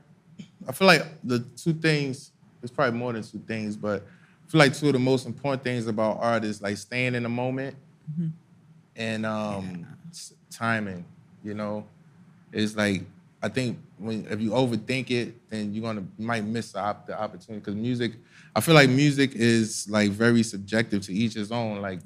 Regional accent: New York City, New York, United States; I love the Knicks because I'm from here.

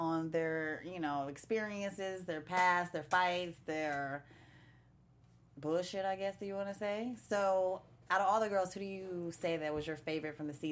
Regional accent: West Coast, United States; I'm from the West Coast. I'm going for the West Coast.

